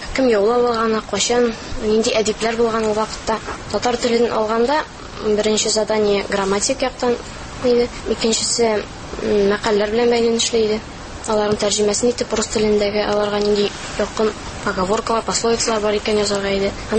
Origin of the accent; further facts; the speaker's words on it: Kurgaly, Tatarstan, Russia; Презентация үзебезнең туган ягыбыз Қорғалы турында ясадык без ишебездә.